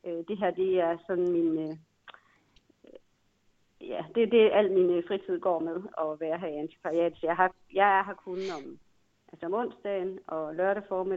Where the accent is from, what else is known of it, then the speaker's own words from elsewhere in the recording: Hammel, Central Denmark Region, Denmark; now in Viborg, Denmark; Jeg kom fra Hammel.